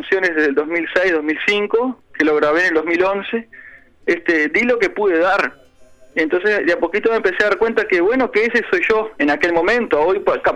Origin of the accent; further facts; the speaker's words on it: Rivera, Uruguay; now in Paysandú, Uruguay; Mi idea de venir a Paysandú, yo soy de Rivera, mi idea de venir a Paysandú fue poder tener alguna profesión